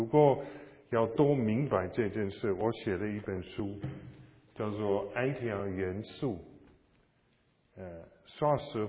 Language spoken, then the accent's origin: Chinese; Scotland, United Kingdom; Chinese is a second language; 那当然没有我们苏格兰人